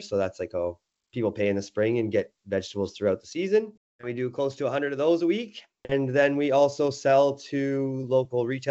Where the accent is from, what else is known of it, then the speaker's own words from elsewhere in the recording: White Lake, Ontario, Canada; I was raised in White Lake.